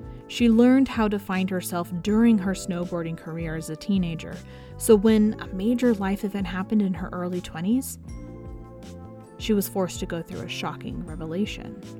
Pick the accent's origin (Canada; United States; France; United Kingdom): United States; Washington; I was growing up in Washington State, where the water is cold and not great for surfing.